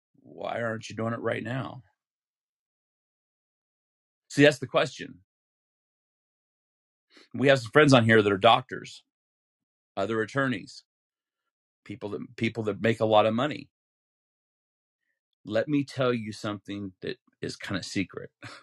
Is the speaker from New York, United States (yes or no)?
no; Utah, United States; Some people, which I'm very proud of because I'm from Utah